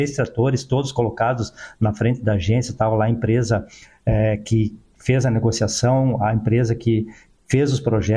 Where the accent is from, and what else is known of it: Rio Grande do Sul, Brazil; moved away as an adult